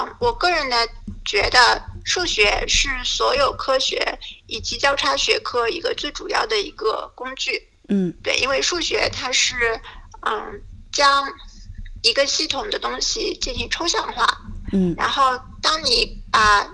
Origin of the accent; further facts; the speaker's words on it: Shanghai, China; 我本身是上海人，然后我是复旦大学的生物系毕业的本科，然后毕业了以后我就去美国纽约州立大学实习分校去进行博士研